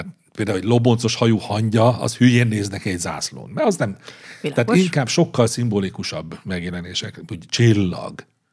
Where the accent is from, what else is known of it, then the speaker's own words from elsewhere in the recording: Hungary; ugye egyrészt ugye magyarok vagyunk